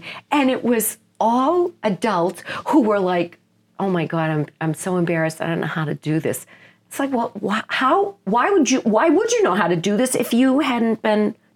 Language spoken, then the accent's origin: English; Massachusetts, United States; So I was lucky enough to go to Boston University, which is a great school. I grew up on the North Shore, and I commuted to school and with my big portfolio.